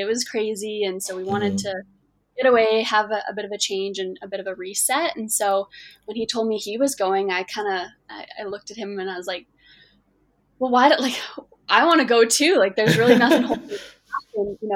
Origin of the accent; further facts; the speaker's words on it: Alberta, Canada; Yeah, I grew up in Alberta, pretty much lived in the same area my whole life within like a 50-kilometer range.